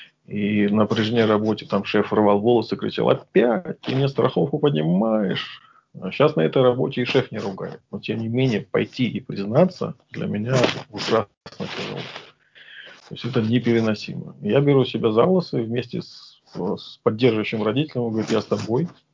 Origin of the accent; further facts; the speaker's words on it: Caucasus, Russia; born there; я родился на Кавказе, и там, ну, в общем-то, некая агрессивность все-таки поощрялась ну, жизнью